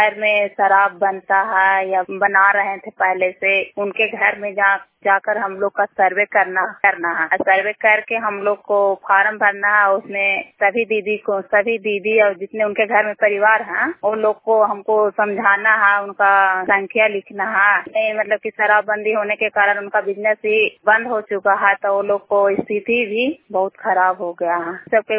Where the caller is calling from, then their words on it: Hilsa, Bihar, India; मैं भदौल भगदासिया की निवासी हूँ और पूना पंचायत रहती हूँ और हिलसा प्रखंड से बोल रहे हैं।